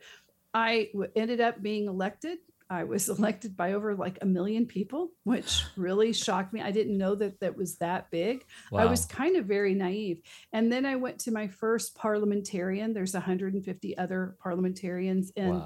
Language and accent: English; Texas, United States; You know, I grew up near Clear Lake and Clear Creek, you know, so I'm NASA. I'm very close to there.